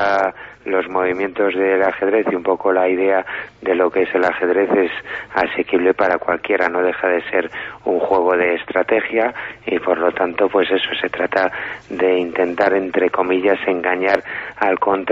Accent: Valladolid, Castile and León, Spain; now in Soria, Spain; Yo soy de Valladolid, nací okay. en Valladolid.

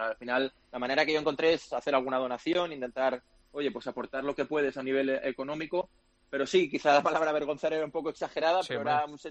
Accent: L'Hospitalet de Llobregat, Catalonia, Spain; el de mi ciudad donde yo crecí, en Hospitalet

